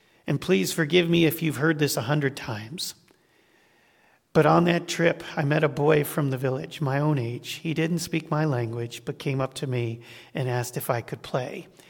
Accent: Colorado Springs, Colorado, United States; For me, growing up in Colorado Springs in the suburbs in the 1980s

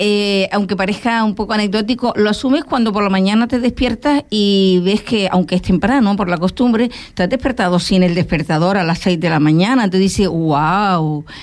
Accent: Canary Islands, Spain; now in Fuerteventura, Spain; Recuerdo que yo llegué a Fuerteventura en el 87, vine de Gran Canaria.

